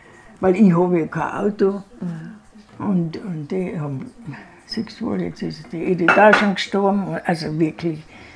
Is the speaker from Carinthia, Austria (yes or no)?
yes; Carinthia, Austria; Ja, ich bin ein Kärntner.